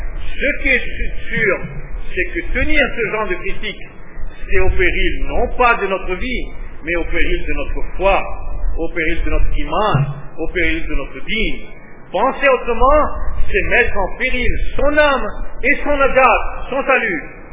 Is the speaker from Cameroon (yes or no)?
no; France; Je suis français, moi.